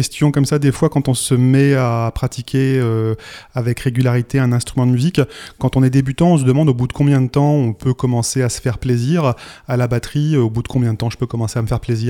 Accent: Nouvelle-Aquitaine, France; accent: Corrèze; je vais le prononcer mal avec mon accent corrézien

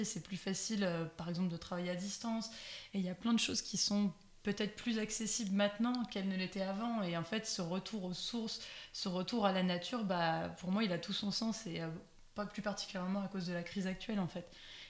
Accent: Nantes, Pays de la Loire, France; Enfin, moi, je suis originaire de Nantes à la base.

